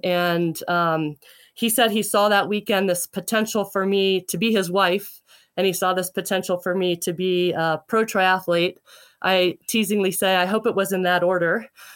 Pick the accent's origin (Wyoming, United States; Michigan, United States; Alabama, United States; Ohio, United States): Wyoming, United States; Casper; well, I grew up in Casper, Wyoming. And when I was 10, they built a second home in Jackson, Wyoming.